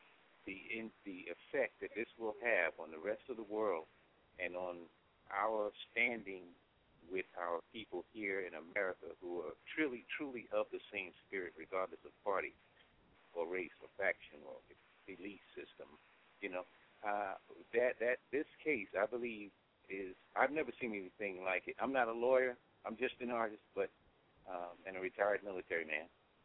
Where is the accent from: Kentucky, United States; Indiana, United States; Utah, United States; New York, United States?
New York, United States; Bronx; God is blessed me. I grew up in the South Bronx, so, you know, go figure.